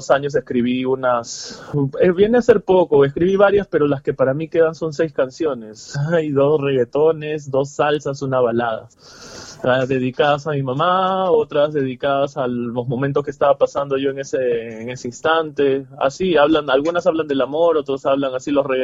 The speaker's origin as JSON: {"language": "Spanish", "region": "Lima", "country": "Peru", "said": "y yo me puse a pensar, yo soy de Lima."}